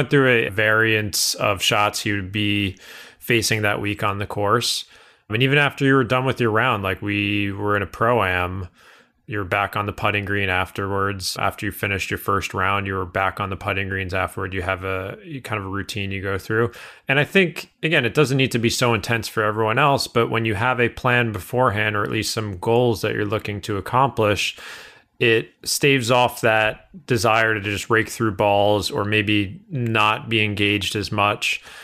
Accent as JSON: {"language": "English", "region": "Northeast", "country": "United States", "said": "I'm from the Northeast."}